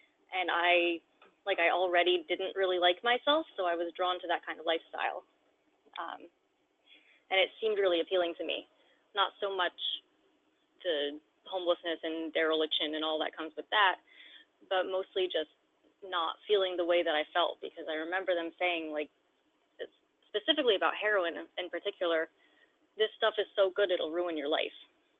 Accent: Hamilton Township, New Jersey, United States; I grew up in Hamilton Township, New Jersey, which is like right outside of Trenton.

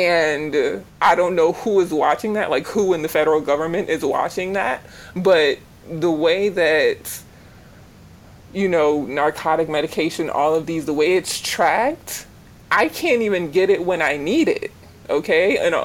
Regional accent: Jamaica; born there; moved away; So I was born in Jamaica. I immigrated here when I was younger.

